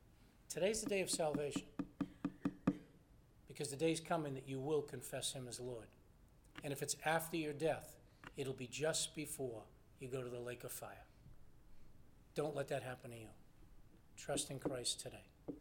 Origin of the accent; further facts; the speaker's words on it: Lawrence, Massachusetts, United States; And he took the likes of me growing up in Lawrence, Massachusetts, with nothing. Dad died when I was young, seven kids in the house. We had nothing.